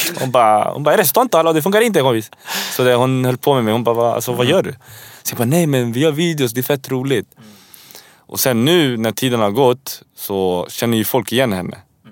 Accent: Värmdö, Stockholm County, Sweden; jag är uppvuxen i Värmdö och tänkte, vi var bara 10 invandrarfamiljer liksom.

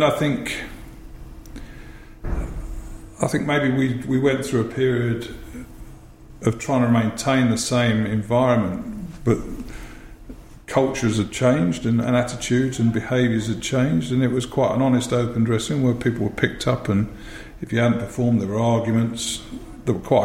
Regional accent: North West England, United Kingdom; born there; I was born in Lancashire

